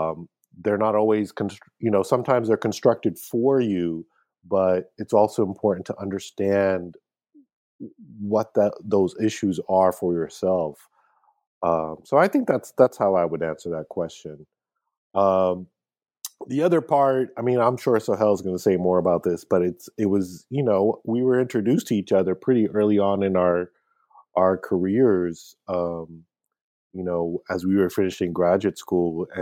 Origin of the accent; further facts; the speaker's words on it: United States; You know, my family coming from Pakistan, you know, growing up in the States, having this kind of thirst to travel around.